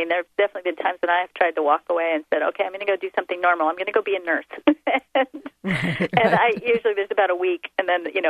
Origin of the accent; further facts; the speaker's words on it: Texas, United States; now in Sedona, United States; Just I'll speak really fast because I'm a Texan. I'll cram it all in.